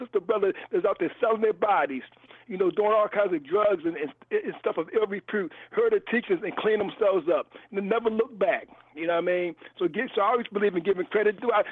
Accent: Philadelphia, Pennsylvania, United States; I grew up in Philadelphia. I know what I'm talking about.

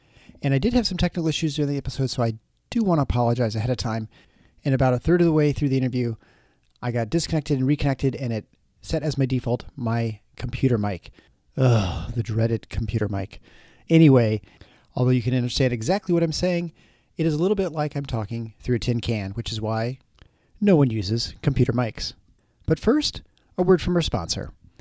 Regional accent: Midwest, United States; We're both kids from the Midwest, right?

